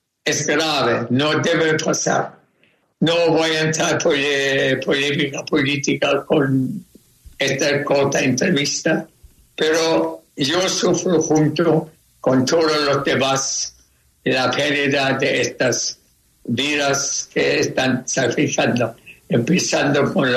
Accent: Chile; yo soy ciudadano chileno, no soy ciudadano israelí

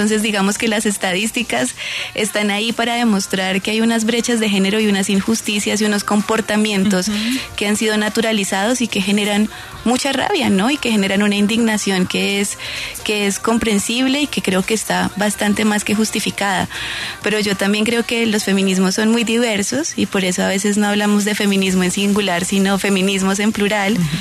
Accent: Cúcuta, Norte de Santander, Colombia; Pues bueno, sí, yo soy de Cúcuta.

